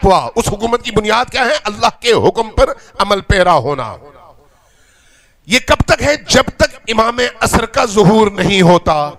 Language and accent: Urdu; Gilgit-Baltistan, Pakistan; ہم پاکستانی ہیں، پاکستانی ہیں، ہم گلگت بلتستانی بھی ہیں.